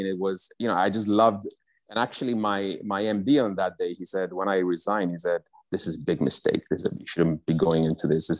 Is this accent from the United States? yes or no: no; Cyprus; I grew up in Cyprus, which is an island in the middle of nowhere, and we had our own little bubble.